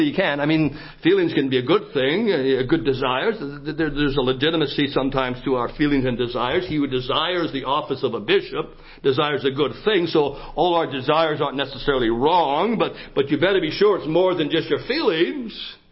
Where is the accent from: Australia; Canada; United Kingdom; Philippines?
Canada; now in United States; I remember the first time I came across the border from Canada to America